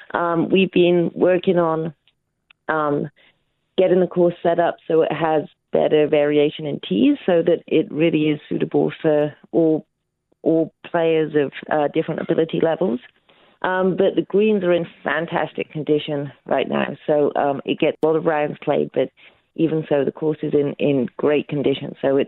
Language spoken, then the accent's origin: English; Bristol, South West England, United Kingdom; now in United States; I grew up in Bristol, England